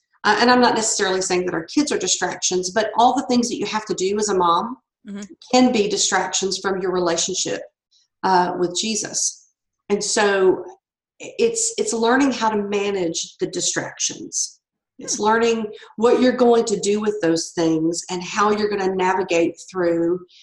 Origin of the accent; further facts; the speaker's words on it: Louisiana, United States; accent: Louisiana; now in Port Huron, United States; deep, deep Louisiana roots. So if you hear a little bit of an accent, that's where it's from, because I am not a Midwesterner.